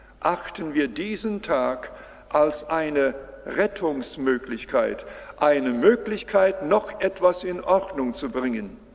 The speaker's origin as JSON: {"language": "German", "country": "Canada", "tie": "born or raised there", "moved": "yes", "said": "Da denke ich an ein Bild aus meiner Jugend. Ich komme aus der Landwirtschaft in Kanada und habe dann auf dem Feld gearbeitet."}